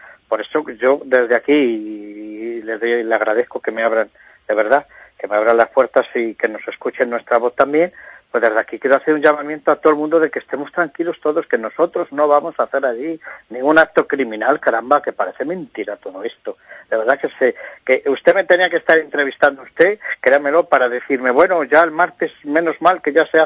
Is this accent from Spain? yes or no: yes; Zamora, Castile and León, Spain; y yo soy zamorano, que quiero que conste, Soy zamorano, además, defiendo mi ciudad, y bueno, estoy encantado de vivir en ella, en Zamora